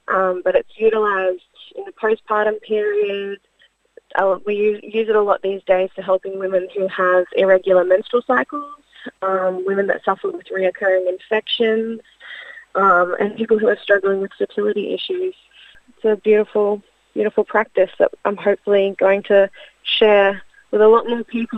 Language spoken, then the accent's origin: English; Brisbane, Queensland, Australia; I'm from Brisbane.